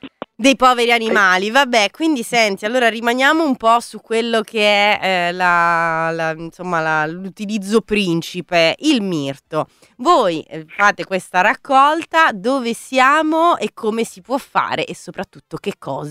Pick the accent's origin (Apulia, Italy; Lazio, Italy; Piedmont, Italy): Lazio, Italy; Rome; cioè io sono di Roma, però volessi imparare non è che mi cacciate